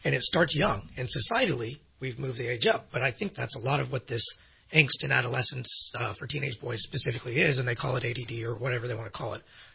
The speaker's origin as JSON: {"language": "English", "region": "California", "country": "United States", "tie": "born or raised there", "said": "And I grew up sailing on the San Francisco Bay with him and my father."}